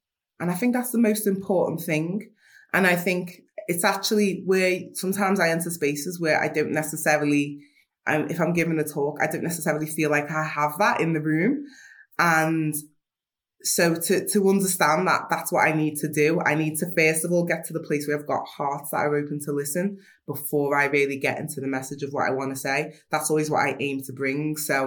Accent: Liverpool, North West England, United Kingdom; I'm from Liverpool 8, from Toxteth

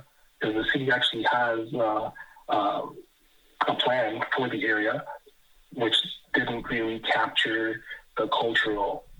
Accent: Jamaica; growing up in Jamaica, you know, politics is a real thing.

